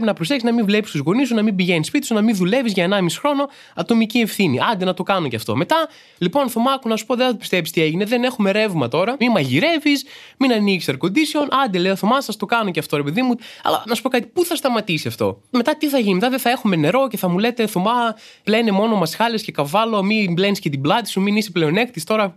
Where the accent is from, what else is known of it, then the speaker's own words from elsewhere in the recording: Greece; για να προσφέρω κι εγώ ως Έλληνας στον τόπο μου.